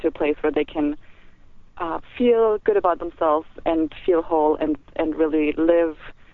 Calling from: Santa Barbara, California, United States; From Santa Barbara.

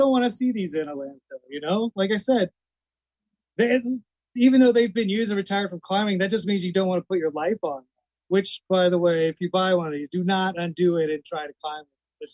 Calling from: Kansas City, Missouri, United States; Kansas City, Missouri.

